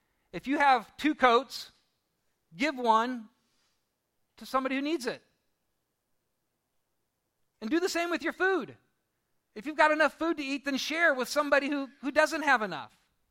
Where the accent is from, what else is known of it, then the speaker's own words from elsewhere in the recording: Seward, Nebraska, United States; my parents are here, but we grew up in Seward, Nebraska.